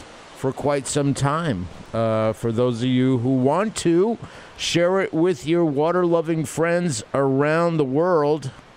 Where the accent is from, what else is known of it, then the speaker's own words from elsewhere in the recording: Massachusetts, United States; accent: Massachusetts; I'm saying that with my Massachusetts accent